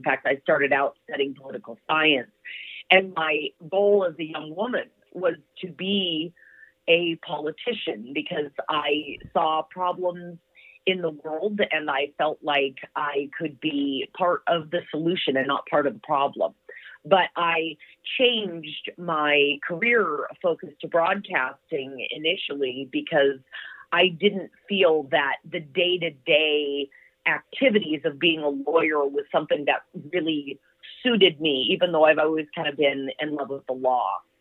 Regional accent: Washington, United States; also born or lived in Oregon; I was born in Oregon, but since a day old, I have been a Washingtonian.

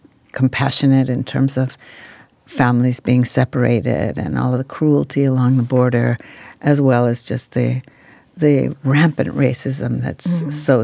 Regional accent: Detroit, Michigan, United States; And I grew up near Diego Rivera's Detroit industry murals at the Detroit Art Institute.

